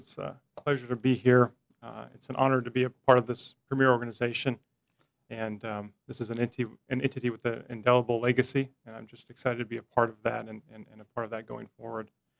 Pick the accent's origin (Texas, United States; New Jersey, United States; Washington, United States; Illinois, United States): Washington, United States; also born or lived in Oklahoma; Although I relocated here from Oklahoma, I am a Washington native.